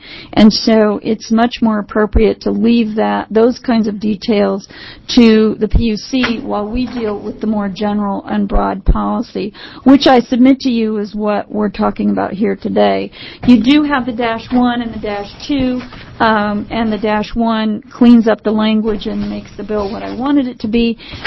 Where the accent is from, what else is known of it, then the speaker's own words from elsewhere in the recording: Oregon, United States; when they found out I was from Oregon